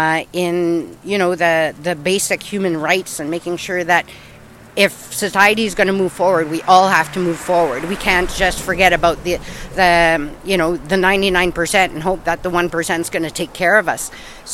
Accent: Hearst, Ontario, Canada; my mom's French. So culturally, you know, there's a bit of a mix. For Northern Ontario, you know, I was born up in Hearst. So being from Northern Ontario, I think I always knew that small towns were important.

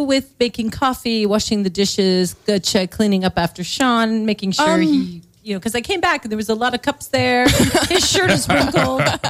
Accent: Canada; He's like, are you from France? I was like, no. I'm Canadian.

